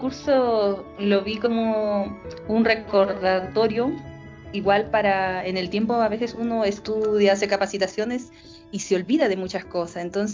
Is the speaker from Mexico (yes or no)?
no; Peru; now in Chile; La verdad que soy de Perú, radico como 15 años aquí en Chile.